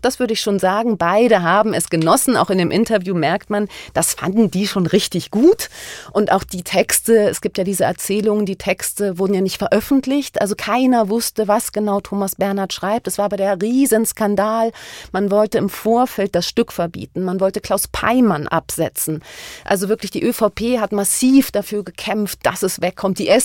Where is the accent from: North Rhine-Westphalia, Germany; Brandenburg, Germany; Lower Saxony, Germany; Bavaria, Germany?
Lower Saxony, Germany; Und ich selber bin in der Mitte von Deutschland sozialisiert. Ich komme aus Niedersachsen in der Nähe von Göttingen und ich komme aus einer kleinen Stadt, wo es ein KZ gab.